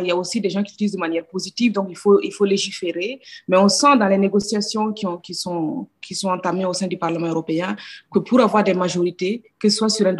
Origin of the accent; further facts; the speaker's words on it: Flanders, Belgium; French is a second language; Je dirais carrément que je suis flamande, c'est peut-être plus simple ça.